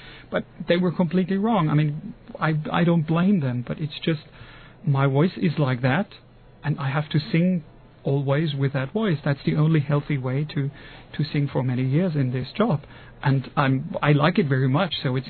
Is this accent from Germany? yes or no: yes; Munich, Bavaria, Germany; moved away as an adult; I'm German. I'm born in Munich. And I grew up in Munich, so almost everything there. I went to school there. I studied music there. And finally, in 94, I left.